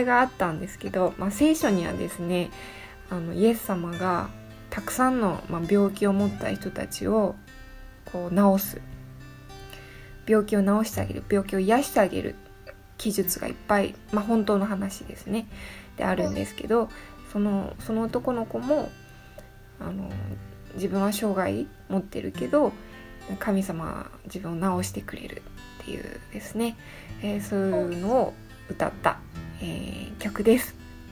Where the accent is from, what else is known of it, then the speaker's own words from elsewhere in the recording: Kumamoto, Japan; 私も熊本育ちだからだったので、